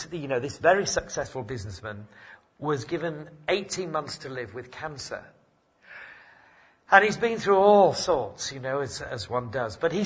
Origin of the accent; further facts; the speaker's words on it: Yorkshire and the Humber, United Kingdom; And yes, I am a Yorkshireman.